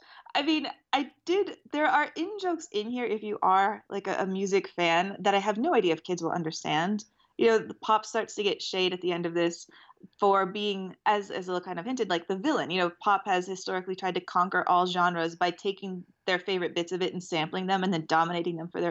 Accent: Texas, United States; And I have to say, as a Texan, like that dynamic felt a little bit off for rural West Texas.

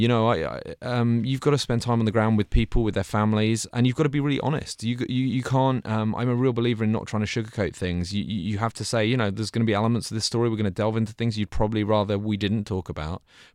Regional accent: United Kingdom; being an outsider, being a Brit, actually helped a little bit with that.

